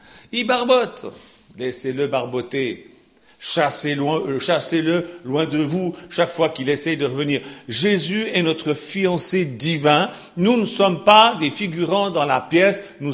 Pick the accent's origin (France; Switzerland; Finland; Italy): Switzerland; Chez nous, en Suisse, je me rappelle